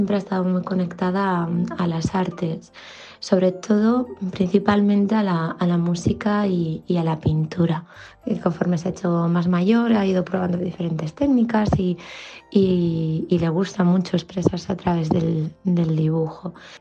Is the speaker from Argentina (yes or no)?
no; Vigo, Galicia, Spain; now in Zaragoza, Spain; vivo en Zaragoza, aunque soy de Vigo.